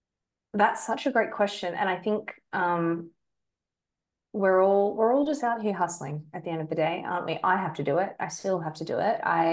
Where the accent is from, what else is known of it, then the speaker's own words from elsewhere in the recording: Australia; as an Australian